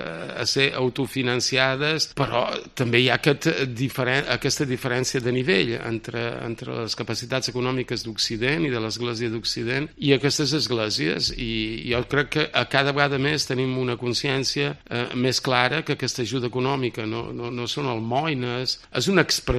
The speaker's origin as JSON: {"language": "Catalan", "region": "Balearic Islands", "country": "Spain", "said": "som menorquins, però el que ens uneix és la fe."}